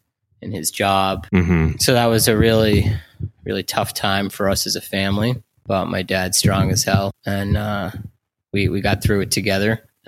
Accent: New Hampshire, United States; We grew up in the White Mountains of New Hampshire and really found ourselves deep in those woods many a nights.

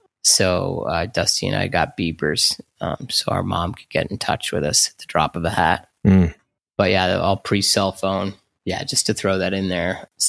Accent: New Hampshire, United States; We grew up in the White Mountains of New Hampshire and really found ourselves deep in those woods many a nights.

